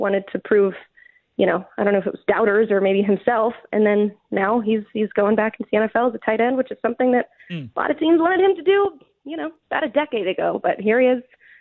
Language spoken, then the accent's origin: English; Tennessee, United States; I'm born and raised in East Tennessee. Definitely someone that bleeds orange.